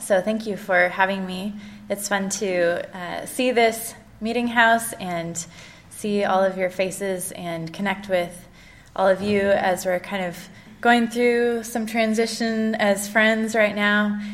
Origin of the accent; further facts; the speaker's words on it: Newberg, Oregon, United States; I grew up in Newburgh, Oregon, which is kind of one of those Quaker meccas that that are kind of spread out across the country.